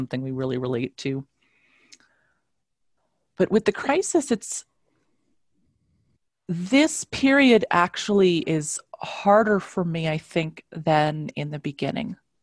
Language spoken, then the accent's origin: English; Southwest, United States; I am from the Southwest and lived through a lot of pretty scary fires.